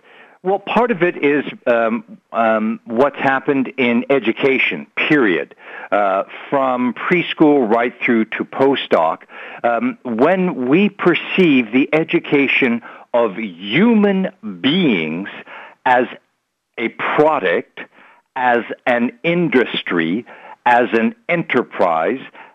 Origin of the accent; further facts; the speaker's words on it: United States; born there; as an American by birth who did my PhD on the relationship between religion, culture, and politics